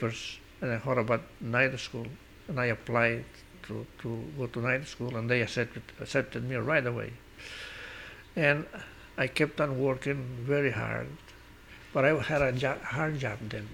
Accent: Piles, Valencian Community, Spain; English is a second language; And in my hometown, Piles, today has changed because it's next to the seashore, and that has been a boom for quite a few years.

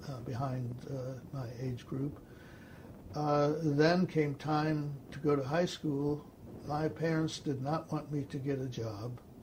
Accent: Germany; now in United States; We came from Germany, so we were enemy aliens.

